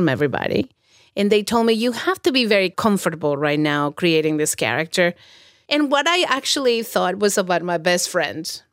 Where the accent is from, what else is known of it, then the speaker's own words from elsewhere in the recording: Mexico City, Mexico; You know, I'm from Mexico City